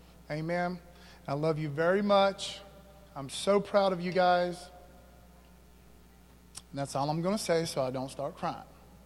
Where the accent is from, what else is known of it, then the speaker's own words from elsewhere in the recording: United States; I'm an American.